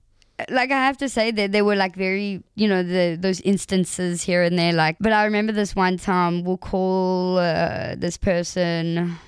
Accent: South Africa; I grew up in South Africa. I did go to an old, a Jewish day school throughout my whole high school.

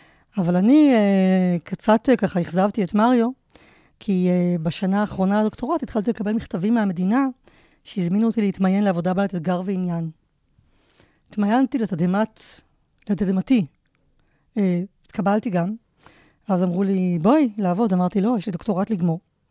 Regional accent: Kfar Haim, Central District, Israel; אז נולדתי וגדלתי בכפר חיים, שזה מושב ליד נתניה. גם הוריי נולדו וגדלו בכפר חיים, וכך מעולם לא הייתה לי סבתא בעיר. אז אני כפרייה ב-100%.

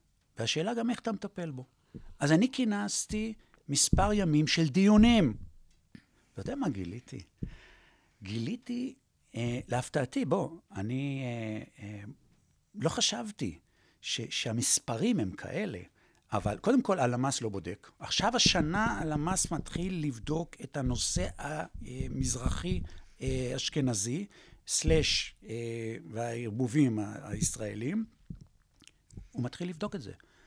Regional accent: Rehovot, Central District, Israel; born there; now in Givat Brenner, Israel; אני נולדתי ברחובות, והיום אני חבר קיבוץ גבעת ברנה

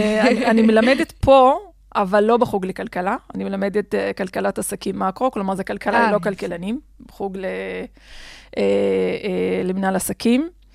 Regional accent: Rehaniya, Northern District, Israel; בגדול, אני נולדתי וגדלתי בכפר חניה בצפון. זה כפר צ'רקסי, אחד מבין השניים בכל הארץ.

